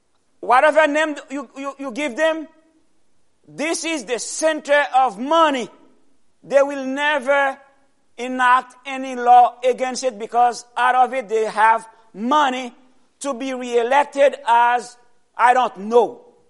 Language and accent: English; Atlanta, Georgia, United States; I come from Atlanta.